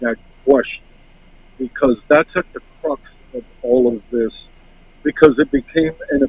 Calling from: Jersey City, New Jersey, United States; Jersey City.

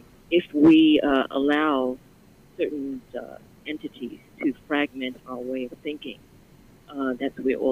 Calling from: Brooklyn, New York, United States; I'm calling from Brooklyn.

